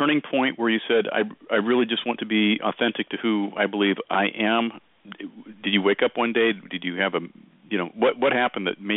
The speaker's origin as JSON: {"language": "English", "region": "Oregon", "country": "United States", "tie": "born or raised there", "said": "I grew up in Oregon."}